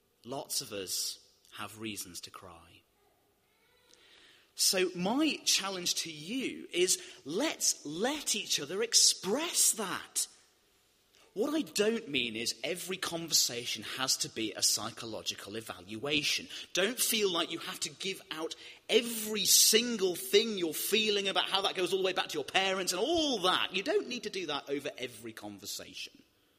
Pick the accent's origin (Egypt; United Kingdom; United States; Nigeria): United Kingdom; We're British. It's what we do.